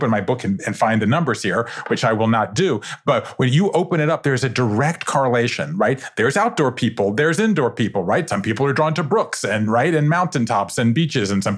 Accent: Savannah, Georgia, United States; I grew up in Savannah, Georgia, 5 generations of Jews in the South.

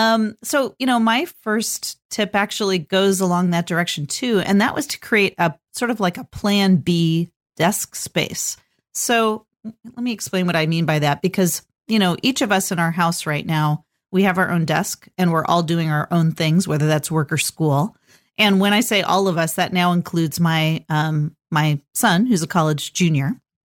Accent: California, United States; now in Portland, United States; I grew up in California and nobody had basements. So basements had this sort of allure. When I moved to Oregon, when I moved to Portland, most houses here do have basements.

